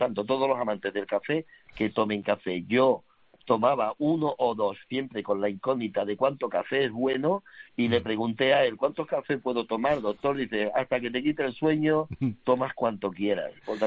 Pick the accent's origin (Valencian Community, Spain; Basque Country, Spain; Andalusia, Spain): Andalusia, Spain; Cádiz; now in Rome, Italy; yo soy de Cádiz.